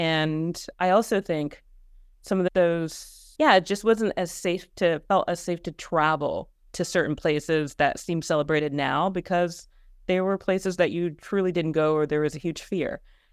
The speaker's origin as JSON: {"language": "English", "region": "Georgia", "country": "United States", "also_born_or_lived": "Alaska / Texas", "said": "I'm from Georgia, but I grew up military. And so my dad was stationed all around. And so I was born overseas. I lived in Alaska, Texas. And then my parents, they both live in Georgia."}